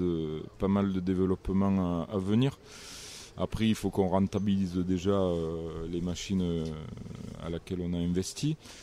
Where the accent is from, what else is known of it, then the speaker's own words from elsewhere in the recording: Arles, Provence-Alpes-Côte d'Azur, France; c'est vrai que je viens d'une région où on est vachement attaché aux traditions, hein, puisque je viens de Arles, la Camargue, les Arlésiennes, les taureaux, les chevaux.